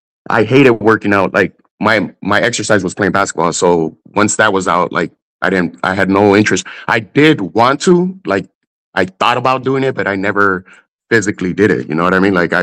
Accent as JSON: {"language": "English", "region": "Texas", "country": "United States", "tie": "born or raised there", "also_born_or_lived": "New York, United States / Chicago, United States / California, United States", "lives_now": "Phoenix, United States", "said": "So I was born in Texas. My family moved around a lot, so the majority of my childhood was in Texas, but lived in New York, Chicago, California."}